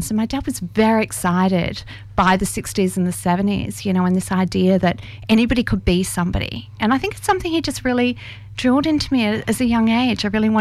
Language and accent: English; Perth, Western Australia, Australia; I'm from Perth, Western Australia. Grew up in the suburbs there. My dad was a carpenter. My mum was a waitress. There were 10 bob poms. That's why I've got the accent.